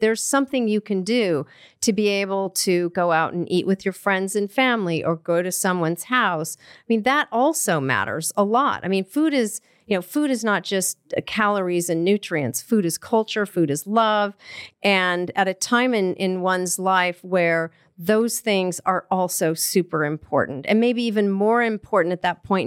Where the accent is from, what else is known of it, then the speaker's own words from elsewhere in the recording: Colorado, United States; I grew up in Colorado, and the green bean and onion soup casserole is what people bring.